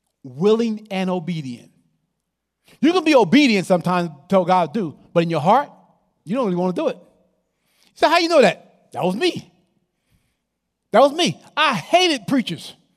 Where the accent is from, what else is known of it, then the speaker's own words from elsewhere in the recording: Oakland, California, United States; Now, I grew up in Oakland.